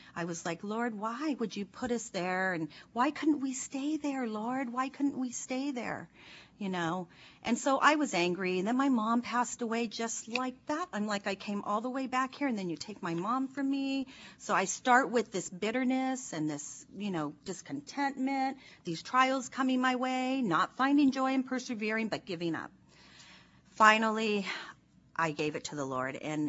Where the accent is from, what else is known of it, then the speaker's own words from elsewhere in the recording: Los Angeles, California, United States; Then he felt called back here to California. We're from Los Angeles area. My in-laws are here. My mother was here.